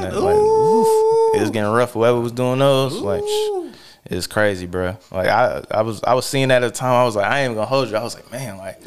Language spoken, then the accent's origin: English; the South, United States; you know, I'm from the South. I feel like you should have at least 4 guns.